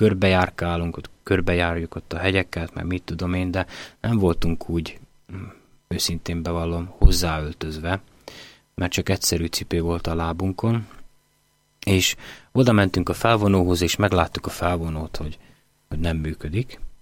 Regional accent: Komárom, Komárom-Esztergom, Hungary; Pedig egy komáromi gyerek vagyok, aki a csapvízen nőtt föl Hajdanán

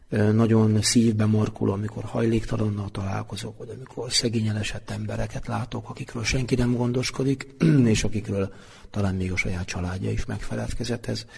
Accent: Szabolcs-Szatmár-Bereg, Hungary; Ráadásul én magam ugyan szabolcsi származású vagyok

